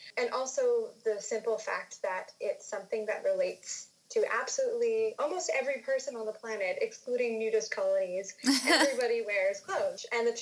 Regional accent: Montreal, Quebec, Canada; also born or lived in India / Malaysia; now in Singapore; I'm from Montreal, Canada.

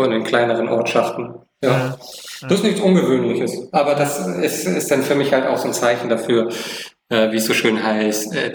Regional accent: Flensburg, Schleswig-Holstein, Germany; Ich meine, ich komme aus Flensburg, ne? Ich komme vom platten Land.

